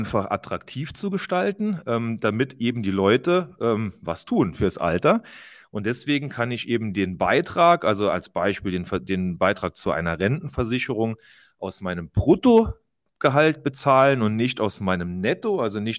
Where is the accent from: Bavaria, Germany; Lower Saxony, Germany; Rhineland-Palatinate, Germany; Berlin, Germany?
Rhineland-Palatinate, Germany; oder auch eine rheinische bei uns in Rheinland-Pfalz Zusatzversorgungskasse